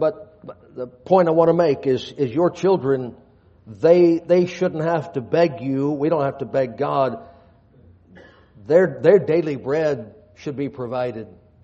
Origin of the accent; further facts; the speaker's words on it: United States; born there; I know I was born in America. I know I had good parents.